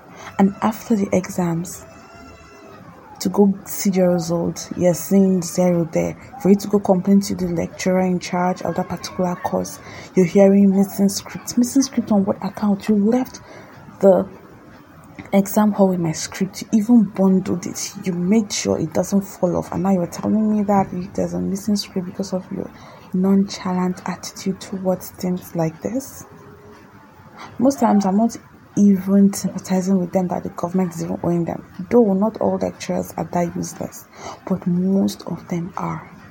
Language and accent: English; Nigeria; but I just wanna let you guys know, as a Nigerian, if you have the opportunity to jackpot, if you have the opportunity to leave, my dear, leave.